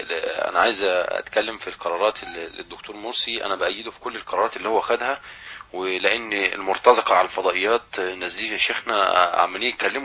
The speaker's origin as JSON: {"language": "Arabic", "country": "Egypt", "said": "أنا كمواطن مصري"}